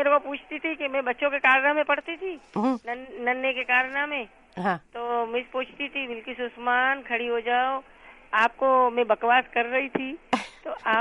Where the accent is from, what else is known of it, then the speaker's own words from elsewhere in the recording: Karachi, Sindh, Pakistan; also born or lived in Mumbai, India; پھر باندرا میں ہم 4 مہینے رہے, پھر ہم لوگ یہاں کراچی آئے تھے ابو کے ساتھ.